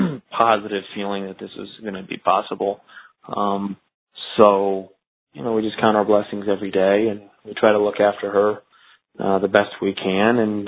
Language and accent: English; New York, United States; even though I'm based in New York and I'm born and raised in New York